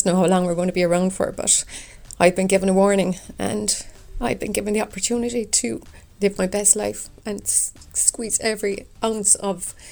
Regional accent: Munster, Ireland; So I came from West Cork originally, next to a lovely village called Timoleague. And I was the second of 6 children. So we had great fun growing up. We were living near the beach.

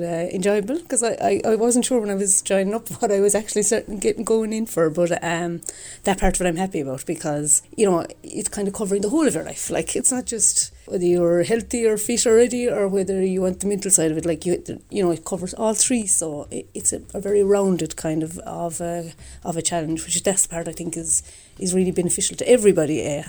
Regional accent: Fines, Munster, Ireland; I'm from Fines, County Limerick.

